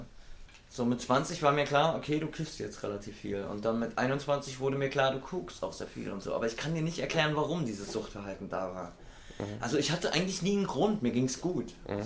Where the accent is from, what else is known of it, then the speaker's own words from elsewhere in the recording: Berlin, Germany; Also her aus Rudow Neukölln. Ja. Ich bin 38